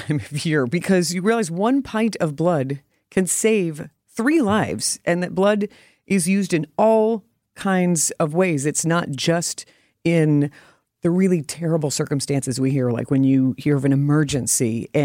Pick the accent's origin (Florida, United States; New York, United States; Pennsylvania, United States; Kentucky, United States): Kentucky, United States; Louisville; I grew up in Louisville, Kentucky. And when that shooting happened recently, it was jarring to my core because that was, oh my gosh, that's my hometown.